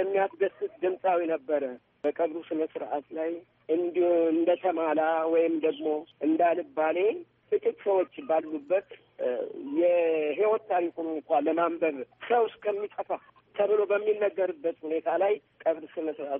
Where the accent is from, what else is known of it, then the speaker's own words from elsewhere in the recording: Dessie, Amhara, Ethiopia; በወሎ ክፍለ ሀገር ደሴ ከተማ በተለይ ሮቢት አኖኒማ በሚባለው አካባቢ ተወለድን። እዛ ለብዙ ጊዜ አሳልፈን ለትምህርት ስንደርስ በመምህር ካልወልድ ትምህርት ቤት ከአንድ እስከ ስድስተኛ ክፍል አብረን ተማር።